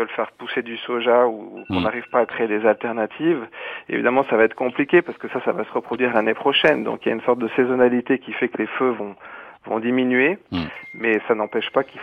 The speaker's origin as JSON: {"language": "French", "country": "France", "said": "Parce que je suis français, évidemment."}